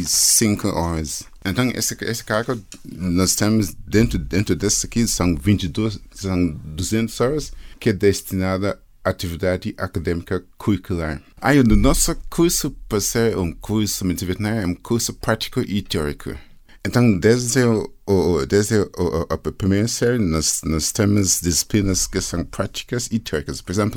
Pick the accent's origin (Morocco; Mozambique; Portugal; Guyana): Guyana; Portuguese is a second language; now in Brazil; Eu sou da Guiana, antiga Guiana inglesa, mas estou no Brasil faz uns 30 anos.